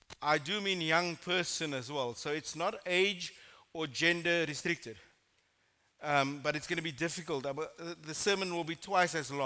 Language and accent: English; Strand, Western Cape, South Africa; now in Worcester, South Africa; So I've been in Worcester for 8 years. I grew up in the Strand. Born and bred there, and then moved to Worcester 8 years ago